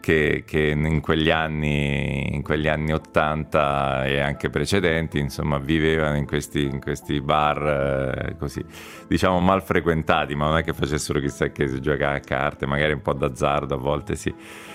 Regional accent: Marche, Italy; accent: Marche dialect; nel mio dialetto marchigiano

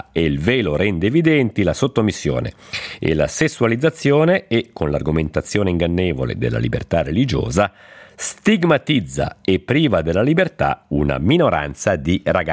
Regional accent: Lugano, Ticino, Switzerland; mi ha riportato la mia infanzia a Lugano

